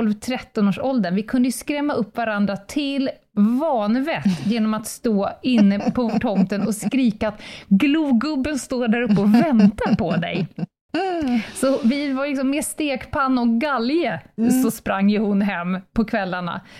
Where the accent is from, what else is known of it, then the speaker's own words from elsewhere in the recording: Kummelnäs, Stockholm County, Sweden; Där jag bodde när jag bodde i min ungdom där ute i Kummelnäs, Vikingsill.